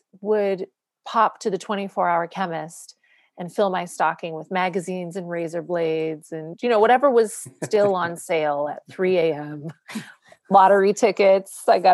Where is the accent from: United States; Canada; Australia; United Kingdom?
Canada; I'm a single mom and I'm Canadian